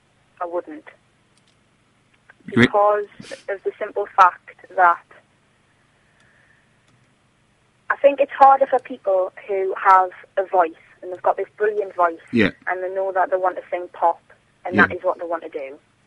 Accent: South Shields, North East England, United Kingdom; I don't come from Sunderland, I come from South Shields, but I'm a kind of adopted Mackham

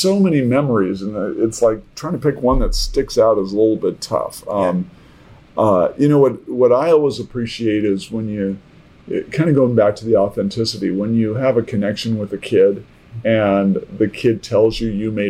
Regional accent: San Francisco, California, United States; I grew up around the Scottish community and a little bit of the Irish community in San Francisco as a young kid, going to all these bagpipe concerts and marching in parades with my dad.

